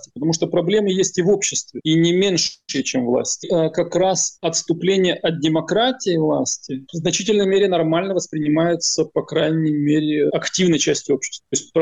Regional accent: Ukraine; Как украинец, я называю вещи своими именами.

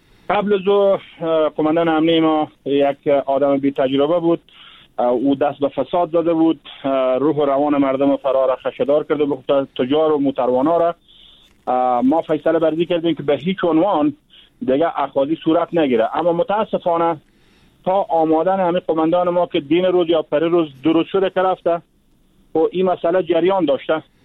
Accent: Farah, Afghanistan; مشکلات زیربنایی و اقتصادی داشتیم ما در ولایت فرا. ولایت ما درجه اول شده

